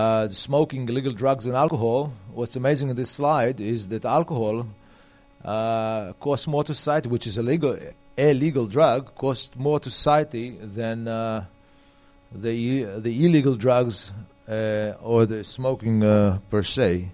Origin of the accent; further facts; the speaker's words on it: Israel; I'm from Israel.